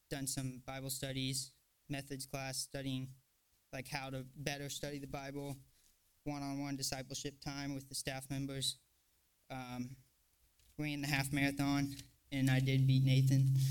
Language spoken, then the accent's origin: English; Brenham, Texas, United States; I'm from Brenham, Texas, originally, like an hour outside of Houston.